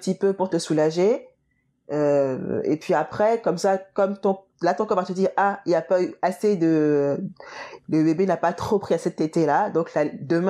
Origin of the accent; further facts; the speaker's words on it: Benin; Alors, moi, mes traditions béninoises, déjà, je pense que ma manière de parler, ma manière de m'exprimer, mon accent et tout ça